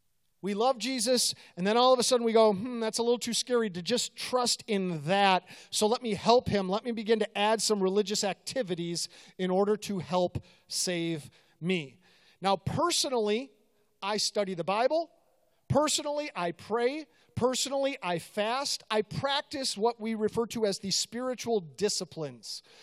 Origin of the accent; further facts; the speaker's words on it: Chicago, Illinois, United States; I grew up in Chicago, okay? I'm a Bears fan.